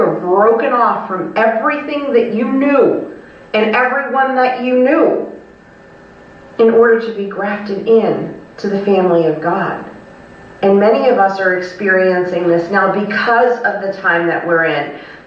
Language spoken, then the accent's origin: English; Ireland; I'm Irish, I was brought up Catholic. I went to Catholic schools.